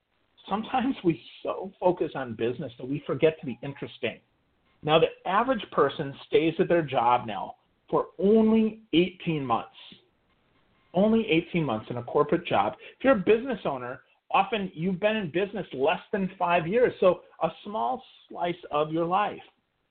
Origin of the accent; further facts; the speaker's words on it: Crivitz, Wisconsin, United States; also born or lived in Milwaukee; I said, Wisconsin. He said, where? I said, well, I lived in Milwaukee. He said, no … where are you from in Wisconsin? And I said, well, a little town in northern Wisconsin. He said … what little town? And I said, Crivitz.